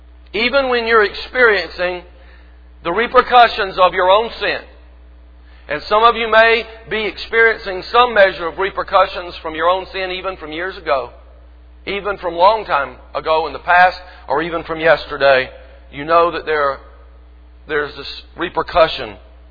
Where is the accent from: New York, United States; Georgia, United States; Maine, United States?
Georgia, United States; the summer, quote, revival services at little country church that I grew up in Georgia.